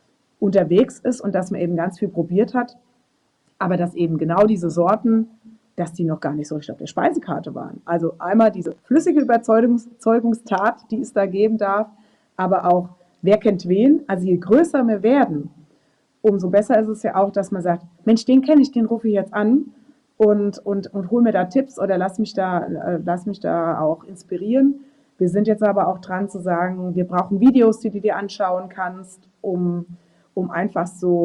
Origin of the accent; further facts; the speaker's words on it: Ebersheim, Rhineland-Palatinate, Germany; gerade jetzt in meinem Heimatort in Ebersheim am letzten Wochenende ein fieser, sau seltener Hagelsturm-Tornado